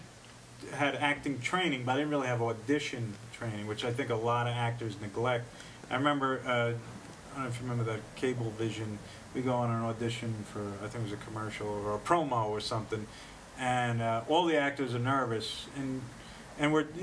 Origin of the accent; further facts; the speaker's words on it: New York, United States; well, I'm from New York, Long Island